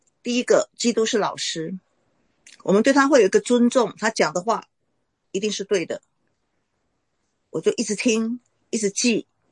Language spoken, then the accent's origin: Chinese; Taiwan; 跟我台湾人有没有同意不一样？